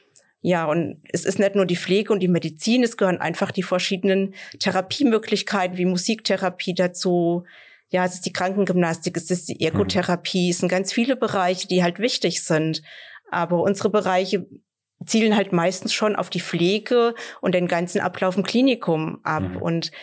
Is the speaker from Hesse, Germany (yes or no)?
yes; Künzell, Hesse, Germany; Ich komme aus Lütter.